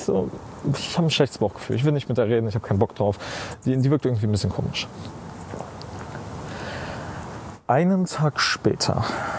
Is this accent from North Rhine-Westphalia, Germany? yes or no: yes; Düsseldorf, North Rhine-Westphalia, Germany; ich komme aus Düsseldorf.